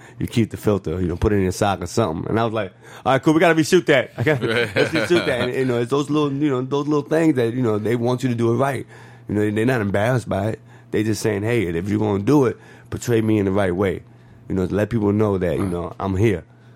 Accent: New York, United States; because normally, growing up in New York, you walk past them.

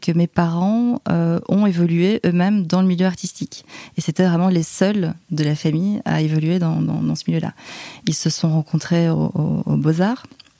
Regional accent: Liège, Wallonia, Belgium; now in Paris, France; je suis belge, je viens de Liège, en Belgique. Alors, je suis à Paris depuis un petit peu plus de 10 ans.

